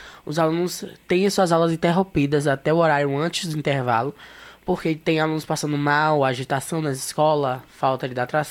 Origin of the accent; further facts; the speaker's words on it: Salvador, Bahia, Brazil; Eu sou de Salvador, né?